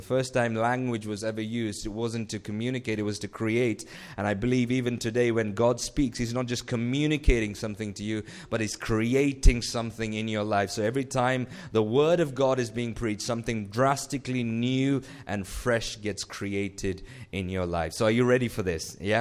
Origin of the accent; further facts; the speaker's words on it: Nigeria; born there; I was born in Nigeria. That's where my parents worked when I was born.